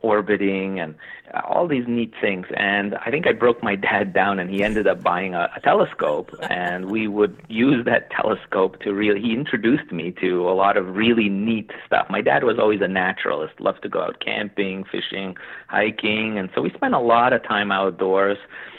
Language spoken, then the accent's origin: English; Montreal, Quebec, Canada; I mean, I'm from Canada, Montreal, Canada